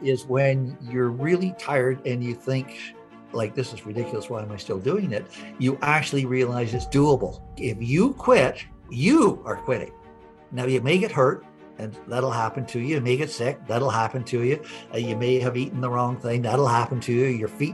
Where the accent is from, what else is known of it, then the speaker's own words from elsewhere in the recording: Toronto, Ontario, Canada; I'm a Canadian from Toronto. And went to University of Toronto.